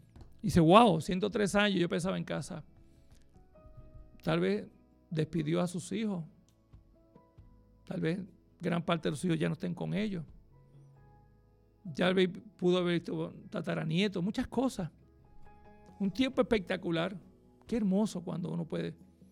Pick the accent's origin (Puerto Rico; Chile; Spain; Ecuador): Puerto Rico; ¿Y qué nos pasa como buenos puertorriqueños? Para última hora lo dejamos.